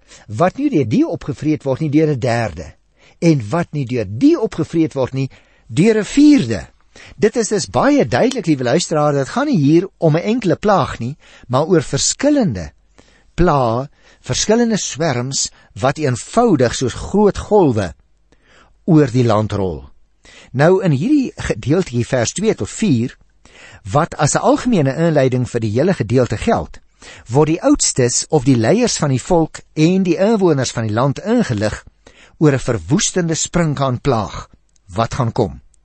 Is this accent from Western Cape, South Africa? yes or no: yes; Western Cape, South Africa; ek in die Boland groot geword het en daar kry mens nie regtig sprinkaanpla nie. Maar toe ek my eerste gemeente gekom het in Kroonstad, daar in Kroonenwil Noord